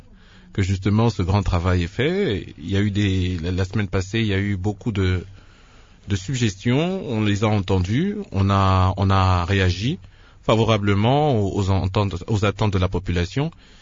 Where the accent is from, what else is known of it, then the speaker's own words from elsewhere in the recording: DR Congo; en tant que Congolais et digne fils de ce pays